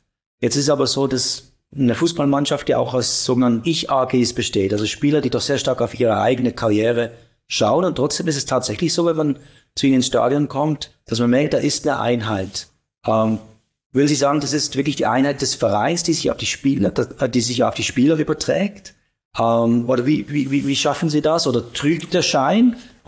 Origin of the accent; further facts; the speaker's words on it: Basel, Basel-Stadt, Switzerland; Jetzt komme ich aus Basel